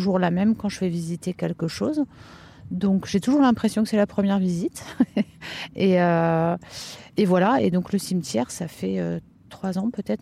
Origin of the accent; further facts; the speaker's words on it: Centre-Val de Loire, France; also born or lived in Paris / Spain; je suis de Touraine à l'origine, mais mes études m'ont emmenée du côté de Paris, en Espagne, en Touraine de nouveau. Et puis, les aléas de la vie ont fait que j'ai beaucoup bougé. Un peu partout en France, quasiment.